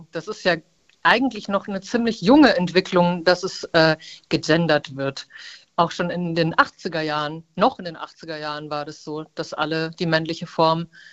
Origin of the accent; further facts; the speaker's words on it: West Germany, Germany; Ich komme aus dem Westen, also es ist alles nur Angelesenes, was ich über die DDR weiß.